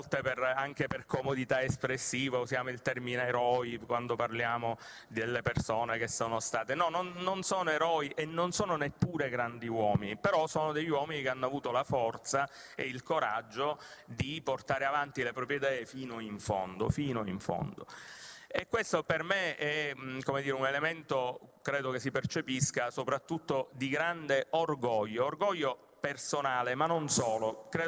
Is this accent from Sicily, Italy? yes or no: yes; Sicily, Italy; da italiano, da cittadino, nel mio caso anche da siciliano